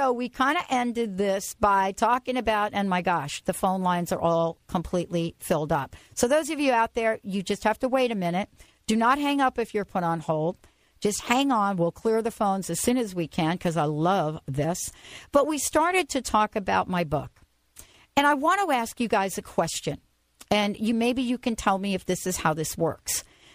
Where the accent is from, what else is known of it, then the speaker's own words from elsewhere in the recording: Bronx, New York, United States; I remember I grew up in the Bronx, just to kind of, you know, remind you of that.